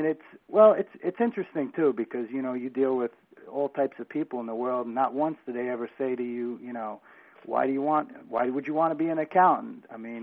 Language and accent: English; Baltimore, Maryland, United States; born there; also born or lived in North Jersey / New York; Well, I was born in Baltimore, and I spent a lot of my time in the Baltimore metropolitan area and then also in North Jersey and New York.